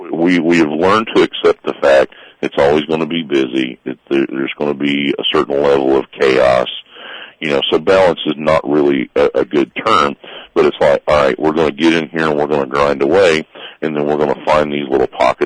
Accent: Florida, United States; I have fished my entire life. I'm from Florida, saltwater fished.

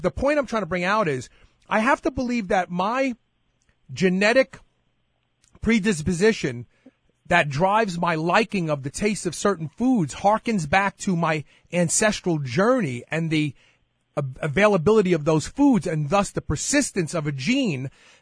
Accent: Southern Italy, Italy; Maybe the European. I'm from Southern Italy, so I'm European.

